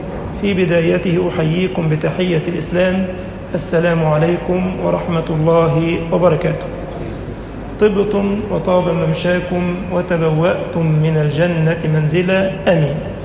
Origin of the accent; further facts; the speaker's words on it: Egypt; اللهم اجعل بلدنا مصر أمنا أمانا